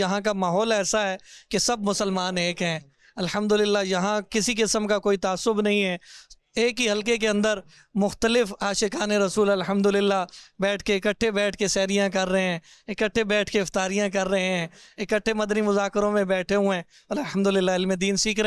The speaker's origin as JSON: {"language": "Urdu", "town": "Pindi Gheb", "region": "Punjab", "country": "Pakistan", "said": "جی میں تو پنڈی گیپ سے آیا ہوں،"}